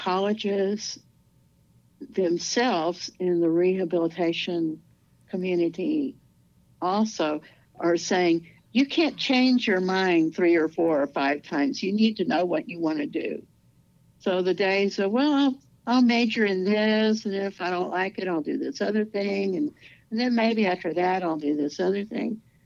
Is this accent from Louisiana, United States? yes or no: yes; Louisiana, United States; Going to college, for my first, in Louisiana, I'm originally from Louisiana, so my undergraduate degree was from Louisiana Tech